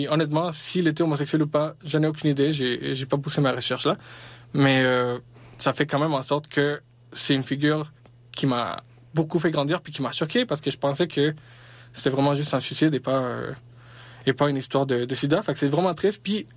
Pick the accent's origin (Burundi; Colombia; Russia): Colombia; peut-être même de chez nous en Colombie